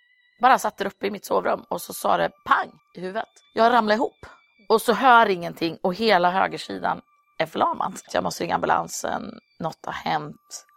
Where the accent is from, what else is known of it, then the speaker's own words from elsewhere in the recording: Örebro, Örebro County, Sweden; Jag kommer från Örebro.